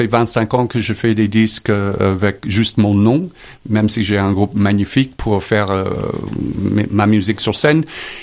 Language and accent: French; United States; French is a second language; Et je les connais, je viens de chez eux. Je viens de Trump Country.